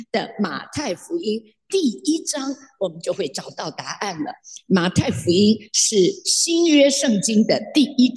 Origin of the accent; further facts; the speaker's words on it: China; 当然英雄不怕出身低，这是我们中国人常说的话